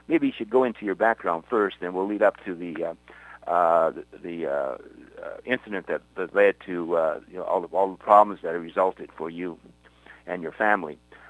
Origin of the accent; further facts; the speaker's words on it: Thunder Bay, Ontario, Canada; You know, as a kid growing up in Thunder Bay, Canada, I wanted to be a Mountie at one time.